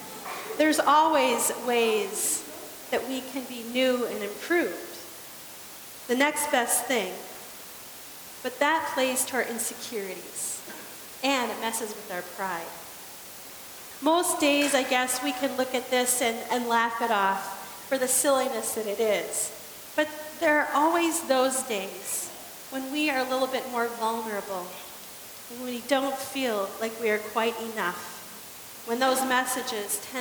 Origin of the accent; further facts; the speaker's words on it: United States; Now, we Americans wouldn't know anything about competition, would we? I mean, it's almost as American as apple pie, am I right?